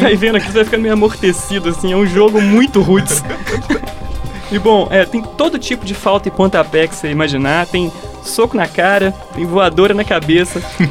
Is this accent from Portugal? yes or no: no; Brazil; A gente é brasileiro, a gente tem uma imagem bonitinha da Copa 62, porque o Brasil ganhou, é a Copa do Garrincha e tal.